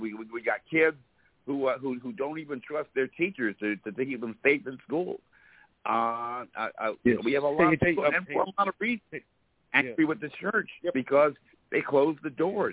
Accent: Jersey City, New Jersey, United States; I grew up in Jersey City. Jersey City is an inner city, and the public schools are terrible.

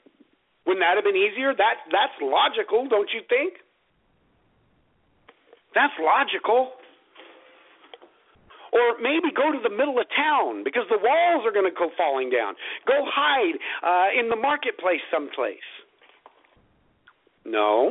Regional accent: California, United States; He was from Colorado. I was from California.

